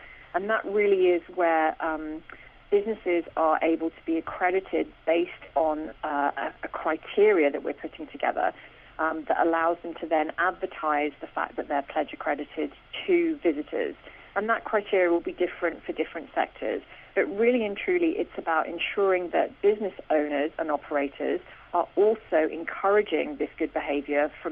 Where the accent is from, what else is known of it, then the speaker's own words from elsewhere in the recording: Australia; not least of all because I'm an Australian and I'm an Australian on team.